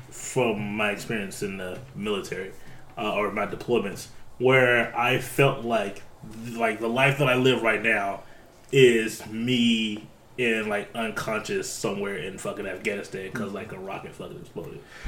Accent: the South, United States; Like, I grew up in the South, in the country. The land that I live on used to be a fucking plantation.

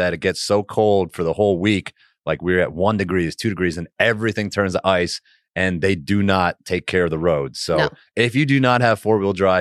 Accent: Connecticut, United States; also born or lived in New Hampshire; As you know, I grew up in Connecticut, New Hampshire. The snow is my favorite.

